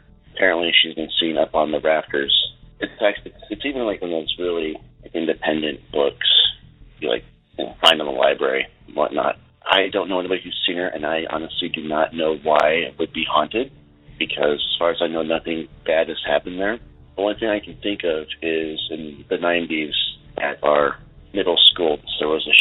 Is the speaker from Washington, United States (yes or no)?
yes; Moses Lake, Washington, United States; this is from my hometown of Moses Lake.